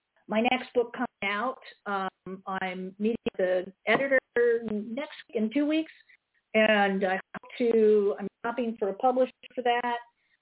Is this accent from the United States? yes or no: no; Canada; I'm from Canada, long, long, long time ago.